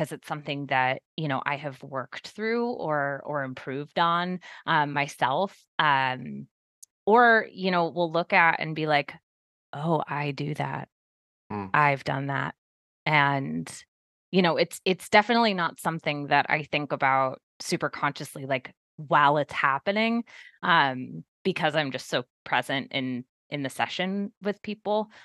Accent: California, United States; And I'm originally from California.

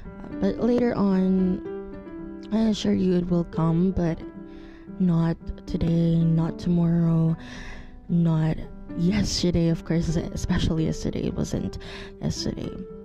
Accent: Philippines; you should do a personal journal or a personal diary about everything about life, about being a Filipino

